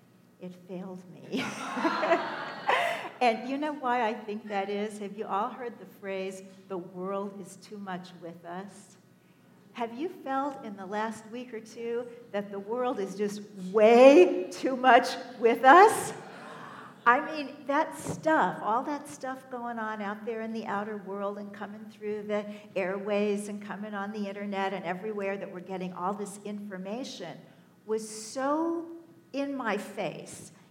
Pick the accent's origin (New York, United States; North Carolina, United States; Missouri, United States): Missouri, United States; Kansas City; I grew up in Kansas City